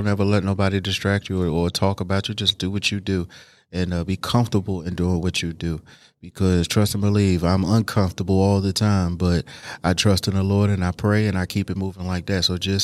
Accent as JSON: {"language": "English", "town": "Baltimore", "region": "Maryland", "country": "United States", "said": "I'm from Baltimore, Maryland."}